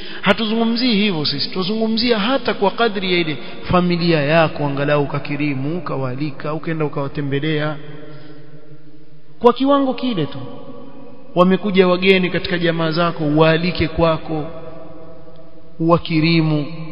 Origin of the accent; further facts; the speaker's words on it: Hadhramaut, Yemen; Mimi mbedui. Kule kwetu, kule kwa mabedui kule.